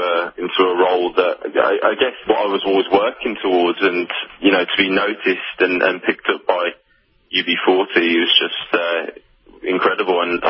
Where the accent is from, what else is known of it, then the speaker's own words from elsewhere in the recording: Birmingham, West Midlands, United Kingdom; but obviously we come from Birmingham, so it sounded different, and it came out, you know, with all the subconscious influences that we get living in England